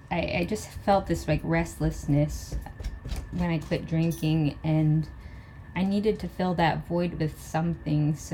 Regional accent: Barrow, Alaska, United States; now in Anchorage, United States; I am from Barrow, but I now reside in Anchorage on Denaina land.

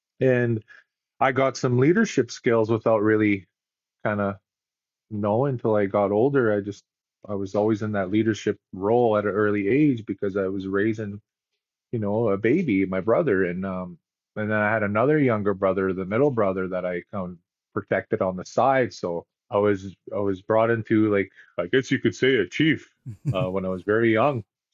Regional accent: Winnipeg, Manitoba, Canada; So I grew up in North Winnipeg, off reserve. I am First Nations or Indigenous, but I actually grew up on the north side in a really bad neighborhood.

